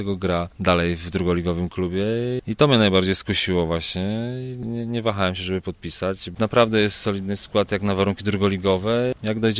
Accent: Zielona Góra, Lubusz Voivodeship, Poland; blisko domu, czyli stąd skąd pochodzę, z Zielonej Góry, jest 50 kilometrów.

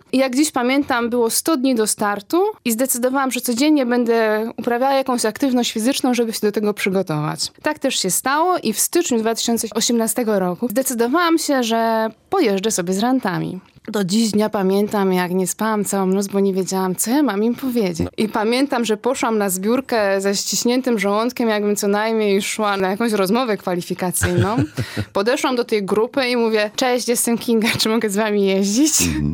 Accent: Polanica-Zdrój, Lower Silesian Voivodeship, Poland; moved away as an adult; now in Zielona Góra, Poland; przyjechałam do Zielonej Góry, bo w ogóle nie jestem stąd, mieszkam w Polanicy Zdroju

